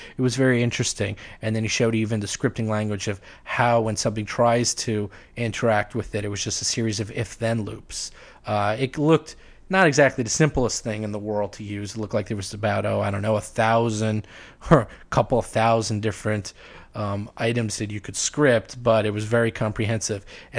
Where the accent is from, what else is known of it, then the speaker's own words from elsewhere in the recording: New York, United States; You know, being a New Yorker, it's not exactly unheard of for weirdos